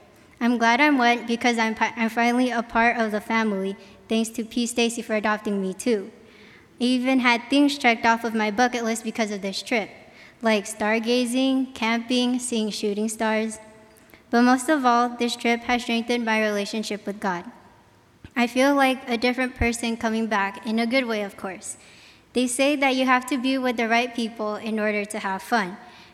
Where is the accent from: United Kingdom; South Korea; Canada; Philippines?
Philippines; Keep in mind, there are around 20 of us and we're all Filipino, so it looked like she adopted 20 kids.